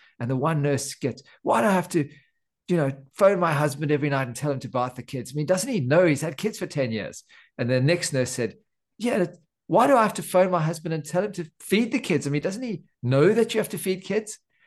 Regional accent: South Africa; moved away as an adult; now in Australia; I was born in South Africa, and I grew up actually in apartheid South Africa, which was something of an interesting experience. And then I finished my medical degree there. I moved to Australia quite a lot later on.

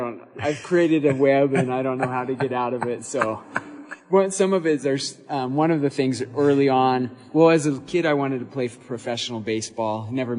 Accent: Twin Falls, Idaho, United States; now in Arizona, United States; born and raised in Twin Falls, Idaho.

